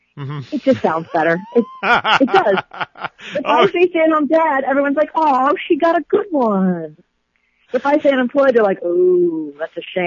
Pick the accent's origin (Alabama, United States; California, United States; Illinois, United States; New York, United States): Illinois, United States; Chicago; Yes, I grew up in Norwood Park. I actually grew up on the other side of the tracks in the very wealthy, beautiful houses in Old Norwood Park